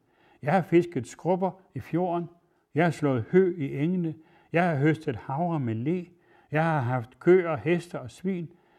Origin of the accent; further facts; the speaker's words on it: Hemmet, Central Denmark Region, Denmark; Jeg er født i Hemmet, som er et sogn i Vestjylland, hvor min slægt har boet i 100 år. Der er jeg vokset op. Der har jeg mine rødder.